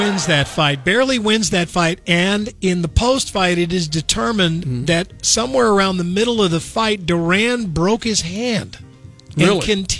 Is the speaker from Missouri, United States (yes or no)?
yes; Missouri, United States; South Carolina, Louisiana, Alabama, Oklahoma, my home state of Missouri.